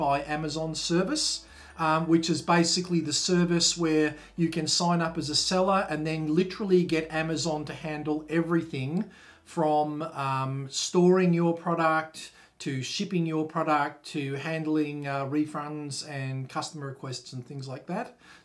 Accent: Australia; people living in my home country of Australia right now

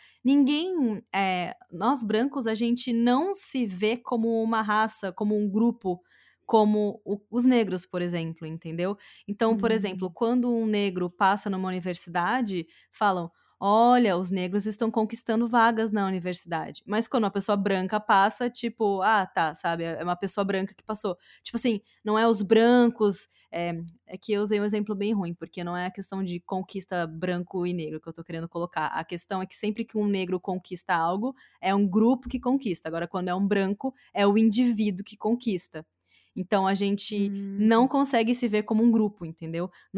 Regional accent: Brazil; now in United States; a forma como nós brasileiros encaramos uns aos outros e a forma como o pessoal aqui nos Estados Unidos

